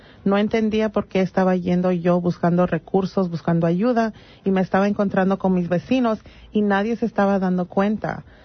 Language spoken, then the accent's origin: Spanish; United States; also born or lived in Peru; Vine de bebita, entonces toda mi vida he vivido en los Estados Unidos.